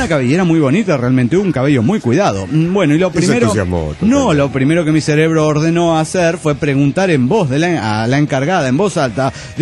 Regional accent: Cochabamba, Bolivia; de Cochabamba, Bolivia.

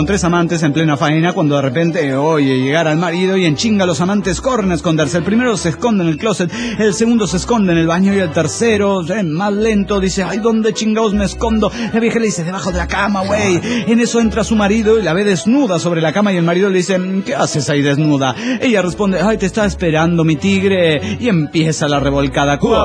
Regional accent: Oaxaca, Mexico; Hola, ¿qué tal? … de Oaxaca, México.

